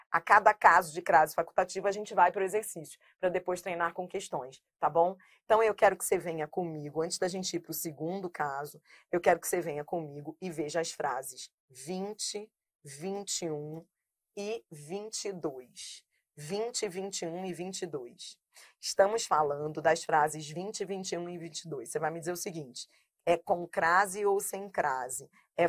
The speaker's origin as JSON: {"language": "Portuguese", "region": "Rio de Janeiro", "country": "Brazil", "tie": "born there", "said": "eu nasci no Rio, mas eu morei muitos anos, amo Niterói."}